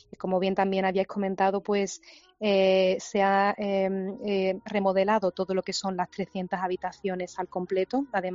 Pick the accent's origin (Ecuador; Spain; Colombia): Spain; Andalusia; nosotros como andaluces